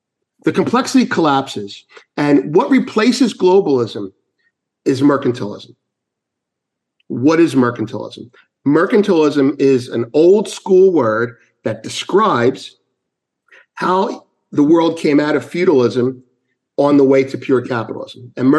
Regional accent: New York, United States; And I'm from New York.

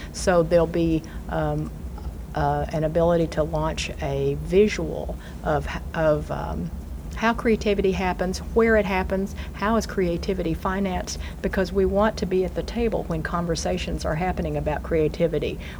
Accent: Arkansas, United States; also born or lived in Oklahoma; my parents are from China. I'm from Oklahoma and grew up in Arkansas

